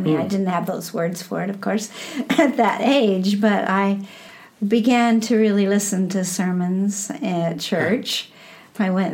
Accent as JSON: {"language": "English", "region": "Iowa", "country": "United States", "tie": "born there", "said": "Well, I was born in the Midwest, in Iowa, Heartland, it's called, around here."}